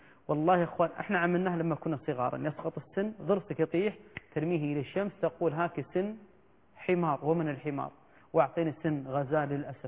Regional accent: Kuwait

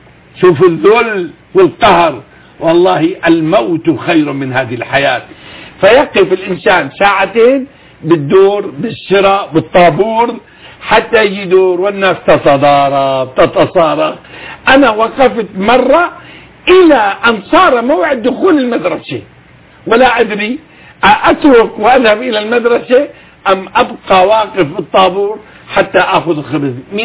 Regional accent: Damascus, Damascus Governorate, Syria; وليست شهادتي كسوري أنا شامي

